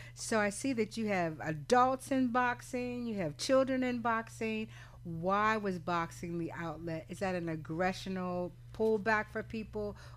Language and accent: English; Pittsburgh, Pennsylvania, United States; but where I grew up in Pittsburgh, everybody knew each other on the block.